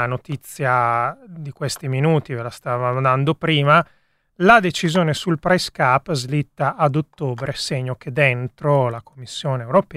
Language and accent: Italian; Lombardy, Italy; quella che dalle mie parti nel bresciano si chiama l'economia del trucciolo